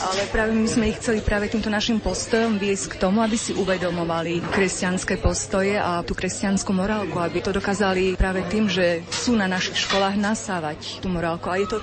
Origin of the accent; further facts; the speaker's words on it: Košice, Košice Region, Slovakia; Sme z Košíc, zo Strednej zdravotníckej školy Svätej Alžbety